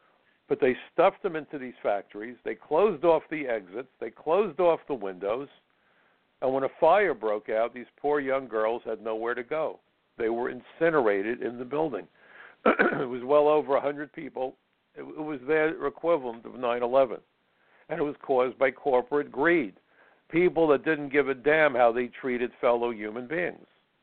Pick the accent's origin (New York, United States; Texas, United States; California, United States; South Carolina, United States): New York, United States; New York City; On 9/11 here in New York City, I was so proud of two things. That I'm an American, and that I'm a New Yorker.